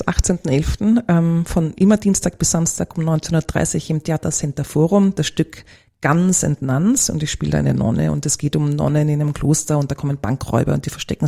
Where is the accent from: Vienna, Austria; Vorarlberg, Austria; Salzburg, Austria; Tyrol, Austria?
Vienna, Austria; Ich bin eine typische Wienerin